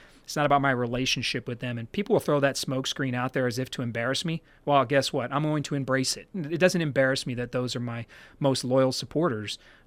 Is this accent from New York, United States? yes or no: no; San Antonio, Texas, United States; I'm from San Antonio, and I'm vested in here. Grew up here, it's my life here.